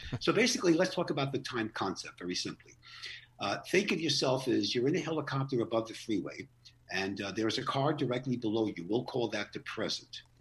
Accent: New York City, New York, United States; I'm from New York. I have a different attitude. Okay. New York City specifically.

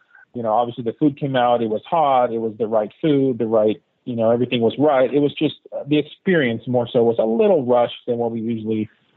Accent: Texas, United States; We're from Texas, so we got a lot of Mexican down here.

